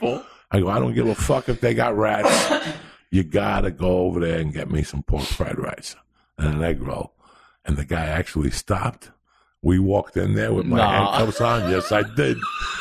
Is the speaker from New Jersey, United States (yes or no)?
yes; North Bergen, New Jersey, United States; he's from a town called Cliffside, and I'm from North Bergen.